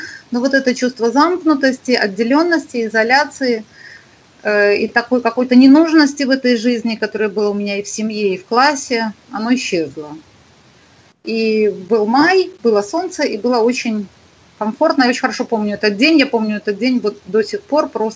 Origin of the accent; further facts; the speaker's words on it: Minsk, Belarus; Я выросла в Минске.